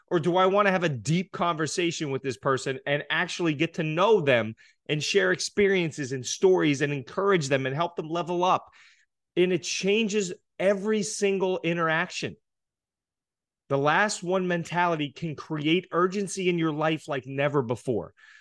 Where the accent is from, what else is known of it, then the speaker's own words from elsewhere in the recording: Pittsburgh, Pennsylvania, United States; I'm from Pittsburgh, Pennsylvania.